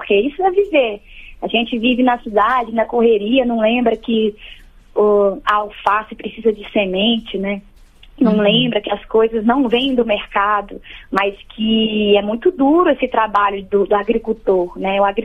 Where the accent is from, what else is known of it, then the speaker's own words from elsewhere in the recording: Brazil; Me deixa com orgulho de falar que eu sou brasileira, sabe? Eu tenho um imenso orgulho de falar que eu sou brasileira.